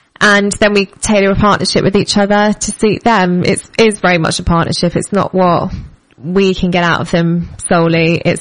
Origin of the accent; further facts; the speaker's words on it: United Kingdom; I think, you know, we're very British, aren't we?